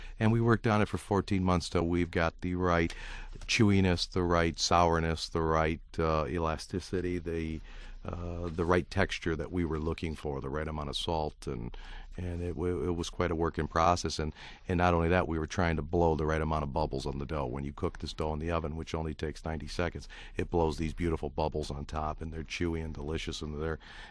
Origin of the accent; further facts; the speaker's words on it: Detroit, Michigan, United States; Because I love Detroit. I was born and raised in Detroit, and I believe Michigan is a wonderful state